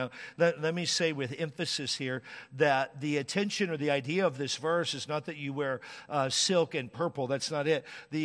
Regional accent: Washington, United States; I grew up in Washington State, and it would certainly get cold in the wintertime there.

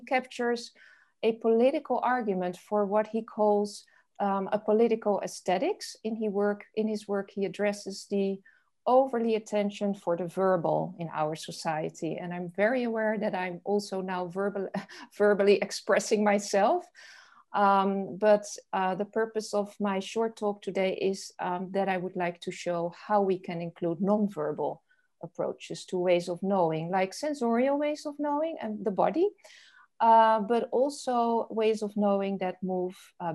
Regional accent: Netherlands; English is a second language; now in United States; My home country is the Netherlands. I currently live in the United States.

